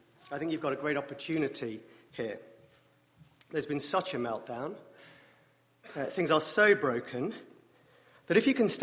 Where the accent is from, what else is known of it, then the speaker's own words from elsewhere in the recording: England, United Kingdom; now in United States; But as an Englishman, it's a little strange to stand in the middle of Washington, D.C., 2 days before a presidential election